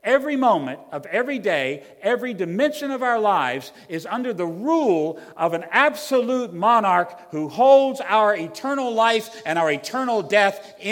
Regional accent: Virginia, United States; I come from Virginia. We have the best state flag in the Union.

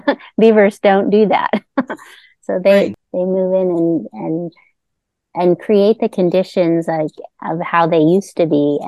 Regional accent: New York, United States; I'm from New York, so when I first saw that, I'm like, "What on earth is this big, concrete river?

